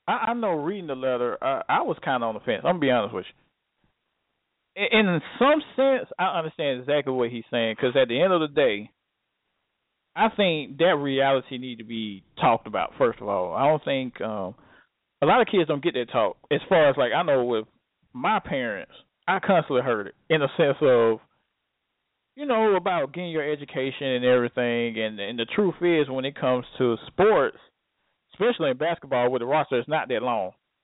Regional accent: Atlanta, Georgia, United States; Like, I came from, I'm from Atlanta, Georgia. I used to live on Boulevard, the bad part of Boulevard.

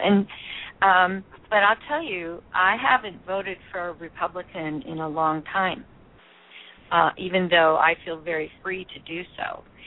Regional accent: Oregon, United States; Well, you know, I grew up in Oregon, and we prided ourselves in voting the person, not the party.

